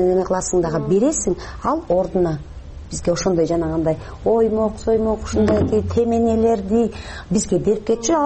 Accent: Naryn, Naryn Region, Kyrgyzstan; born or raised there

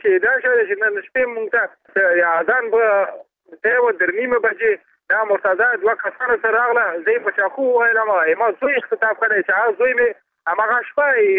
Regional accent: Balkh, Afghanistan; زه د بلخ ولایت اوسیدونکی یم.

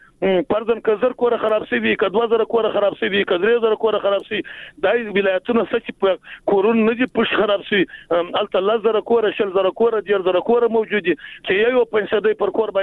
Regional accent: Jowzjan, Afghanistan; موږ خو د جوزجان د ولایت یو

